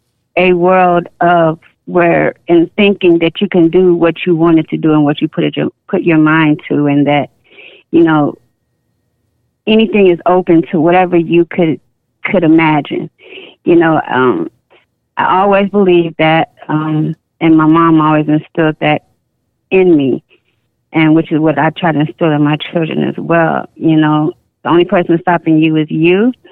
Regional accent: Chicago, Illinois, United States; also born or lived in New York; So, yeah, growing up in Chicago was just like a bowl of mixture of people and fine arts and religions and, you know, all different kinds of cultures. My mom is a minister, so fourth grade we moved to New York, Manhattan, and lived there for a year.

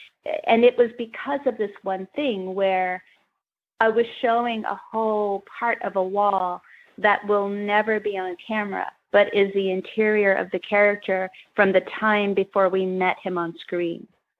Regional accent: Kentucky, United States; reminded me so much of growing up in Kentucky and seeing parts of Indiana across the bridge and a kind of drowned world of places that flood.

